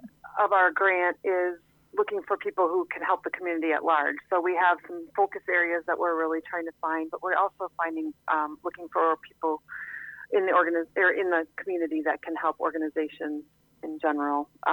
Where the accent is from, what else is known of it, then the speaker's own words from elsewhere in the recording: Wisconsin, United States; I'm a Wisconsin girl, so I grew up in Wisconsin.